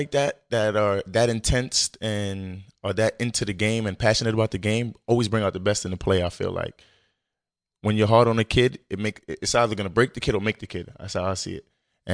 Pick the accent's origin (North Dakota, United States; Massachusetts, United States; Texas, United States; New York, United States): New York, United States; but when I came here, you know, he's from New York, I'm from New York, so we kind of meshed and clicked easily